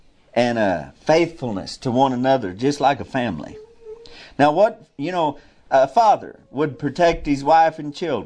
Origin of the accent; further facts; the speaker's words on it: United States; And that's what I am. Before I'm an American, I'm a Christian.